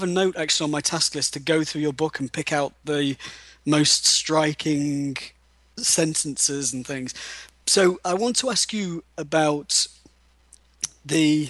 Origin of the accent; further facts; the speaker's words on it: United Kingdom; now in United States; I'm British and I live in the US. I love living in the US.